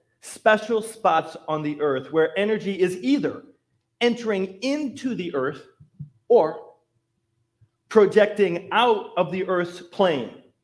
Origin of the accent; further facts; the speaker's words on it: Midwest, United States; As a Midwesterner, I kind of felt like I was completely out of the loop, right?